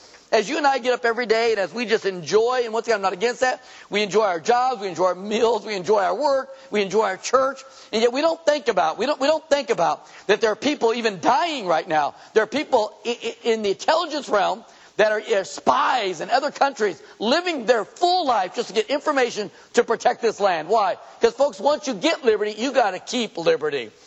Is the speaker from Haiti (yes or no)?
no; United States; I'm glad I'm an American. I'm glad I live here.